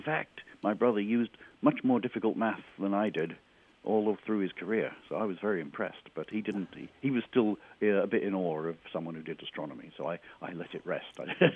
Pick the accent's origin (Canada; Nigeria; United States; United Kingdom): United Kingdom; Birmingham, West Midlands; You can tell from my accent I grew up in England, but you can't tell is I grew up in Birmingham, England, which has a very distinctive accent of its own.